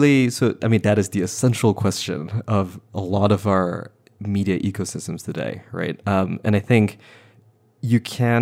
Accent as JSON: {"language": "English", "country": "Malaysia", "said": "I'm not from this country. I'm from Malaysia."}